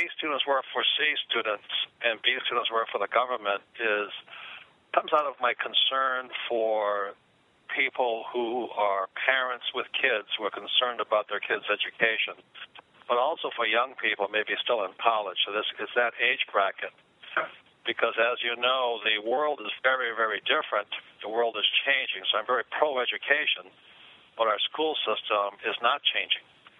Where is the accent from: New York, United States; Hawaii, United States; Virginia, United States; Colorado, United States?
Hawaii, United States; I grew up in Hawaii, and then that Rich Dad, Poor Dad is a story about my two dads.